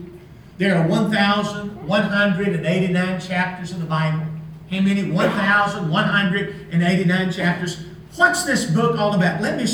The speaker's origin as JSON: {"language": "English", "region": "Alabama", "country": "United States", "tie": "born or raised there", "said": "I grew up in Alabama, but Alabama's not home, and Tennessee's not home"}